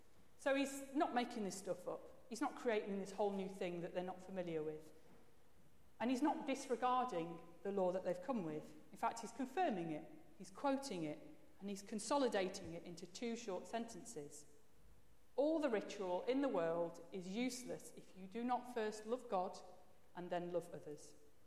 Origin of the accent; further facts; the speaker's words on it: Coventry, West Midlands, United Kingdom; born there; now in Sheffield, United Kingdom; I was born in Coventry, which is a city in the middle of England. I went to the University of Bradford, which is a city in Yorkshire, and then moved to Sheffield, and lived there I've lived there now for 18 years.